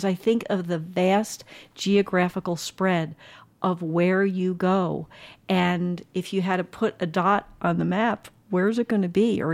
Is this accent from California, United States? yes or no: no; New Jersey, United States; I'm from New Jersey. If you're from New Jersey, you don't understand the vast distances that you can drive around in Arizona.